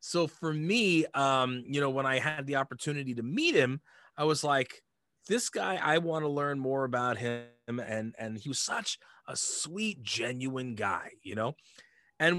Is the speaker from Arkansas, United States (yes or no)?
no; Uniondale, New York, United States; I grew up in Uniondale, New York, Long Island, for those of you who are outside of the area, you know, and, you know, we didn't have much.